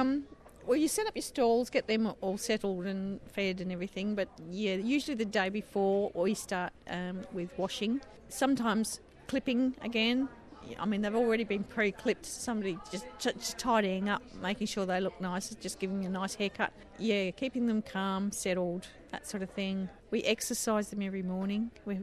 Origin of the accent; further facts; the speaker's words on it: Glencoe, South Australia, Australia; I'm from Glencoe, down the southeast of South Australia, and I run a very small hobby farm with low-line cattle.